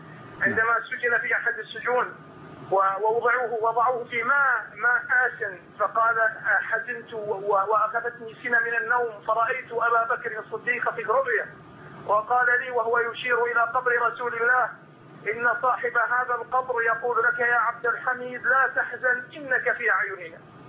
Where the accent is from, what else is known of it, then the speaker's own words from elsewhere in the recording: Mosul, Nineveh, Iraq; أنا من الموصل بالعراق